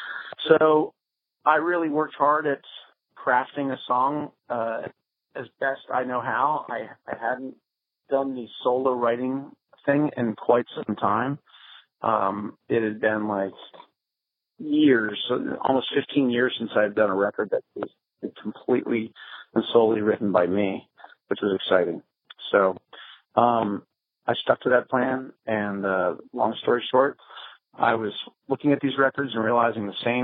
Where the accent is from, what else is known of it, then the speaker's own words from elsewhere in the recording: Virginia, United States; now in Rhode Island, United States; I'm from Virginia. I've been living in Rhode Island for the last 14 years or so.